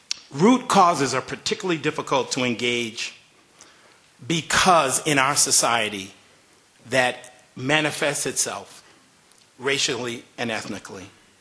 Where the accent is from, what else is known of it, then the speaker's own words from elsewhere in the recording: Louisiana, United States; also born or lived in Virginia; Like Ellen, I grew up in Louisiana, in Virginia, during Jim Crow.